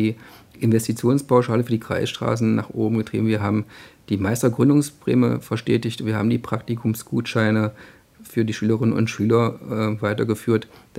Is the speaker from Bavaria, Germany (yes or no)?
no; Schönebeck, Saxony-Anhalt, Germany; born there; ich bin 41 Jahre alt, geboren in Schönebeck an der Elbe